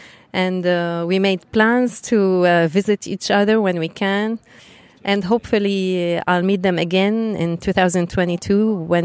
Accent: Beirut, Beirut Governorate, Lebanon; I'm from Lebanon, Beirut.

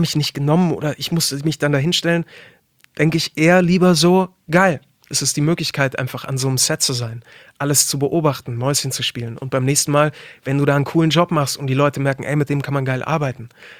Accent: Munich, Bavaria, Germany; dass ich aus München komme

